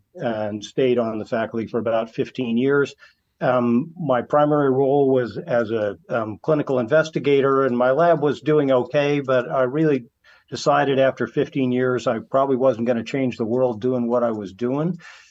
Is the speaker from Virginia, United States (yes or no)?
no; Portland, Oregon, United States; So I was born in Portland, Oregon. I'm a native Northwesterner.